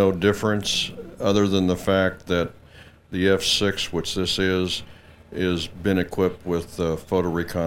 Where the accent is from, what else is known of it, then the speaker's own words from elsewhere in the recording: Danville, Illinois, United States; I'm from a small town in Illinois called Danville. I'm the third generation to be born and raised there.